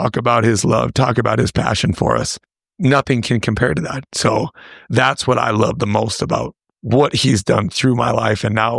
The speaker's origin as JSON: {"language": "English", "region": "Oregon", "country": "United States", "tie": "born or raised there", "also_born_or_lived": "California", "lives_now": "Stanley, United States", "said": "growing up in Oregon, living in California, we're talking, there's millions of people that I'm around."}